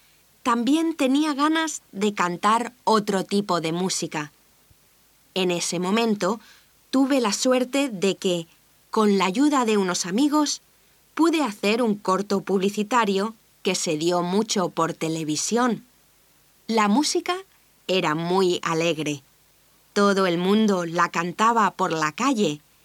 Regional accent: Peru; now in Spain; soy peruana, pero mis padres son portugueses, así que estoy de nuevo en Europa. Mis padres siempre se han mantenido en contacto con la familia en Portugal, así que yo soy peruana de nacimiento

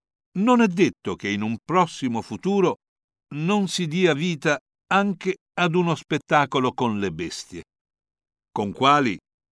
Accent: Ferrara, Emilia-Romagna, Italy; born there; proprio qui a Ferrara, che io considero la mia terra, visto che sono nato qui.

